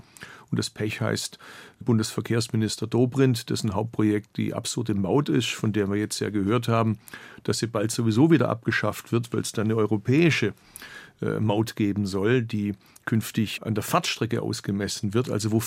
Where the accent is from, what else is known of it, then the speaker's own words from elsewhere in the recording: Bad Urach, Baden-Württemberg, Germany; born there; zu meiner Geburtsstadt Bad Urach